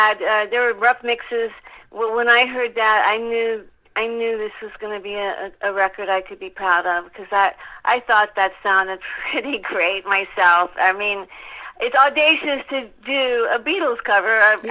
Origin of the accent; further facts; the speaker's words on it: Dallas, Texas, United States; But, I mean, I rejected all things country and western when I was in Dallas because my mom was such a gigantic … fan. She was in her fan club, and it never stopped playing in my house when I was growing up